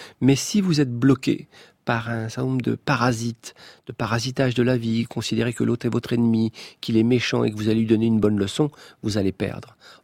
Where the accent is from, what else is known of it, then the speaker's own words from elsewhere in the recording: Champigny-sur-Marne, Île-de-France, France; also born or lived in Paris; je suis né à Belleville, Ménilmontant. Ces quartiers, il y a une grande partie qui avait beaucoup d'insalubrité. Donc mes parents ont été affectés à HLM, puis à Champigny-sur-Marne.